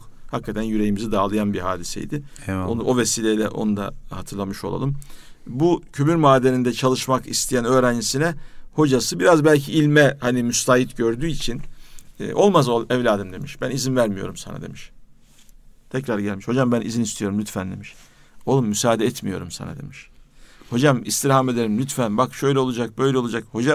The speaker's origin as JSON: {"language": "Turkish", "town": "Merzifon", "region": "Amasya", "country": "Turkey", "tie": "born or raised there", "said": "Ben Merzifon'da büyüdüm."}